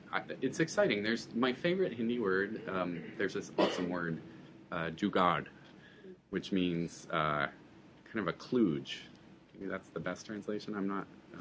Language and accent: English; Flint, Michigan, United States; And I grew up in Flint. Man, that's a place that needs some serious innovation